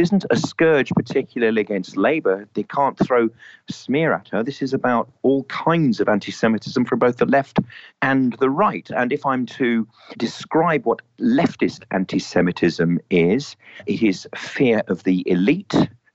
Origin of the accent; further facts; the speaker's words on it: West Midlands, United Kingdom; the West Midlands, Birmingham, the Black Country is where I am from